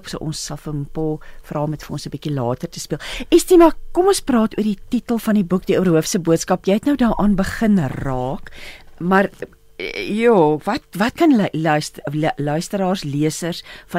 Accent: Free State, South Africa; Ek het ook in die Vrystaat maar vroeg in my lewe groot geword.

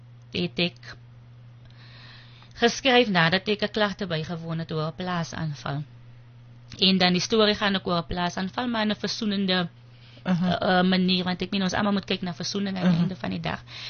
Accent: Zoar, Western Cape, South Africa; born there; Ek is gebore op Zoa, dis een baie klein plekkie.

